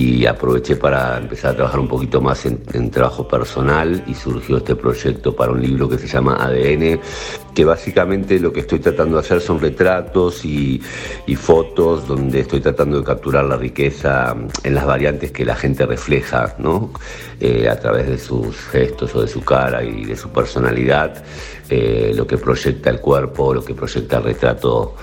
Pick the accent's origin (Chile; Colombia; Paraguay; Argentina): Argentina; also born or lived in Spain; now in United States; soy argentino y he vivido mucho tiempo en España, en Europa, y ahora vivo en Estados Unidos, entre Estados Unidos y Buenos Aires. La pandemia me agarró en Argentina, feliz de estar acá